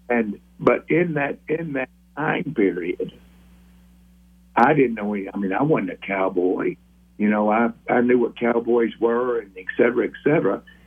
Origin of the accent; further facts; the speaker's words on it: Abilene, Texas, United States; also born or lived in Dallas; I grew up in Abilene, went to school here, military school, et cetera, ended up in Dallas